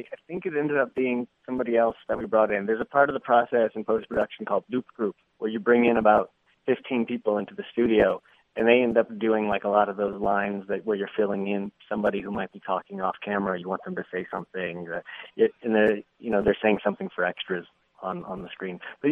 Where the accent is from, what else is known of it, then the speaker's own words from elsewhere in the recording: California, United States; I'm from the Bay Area, so that was a really important series to me as a kid growing up out there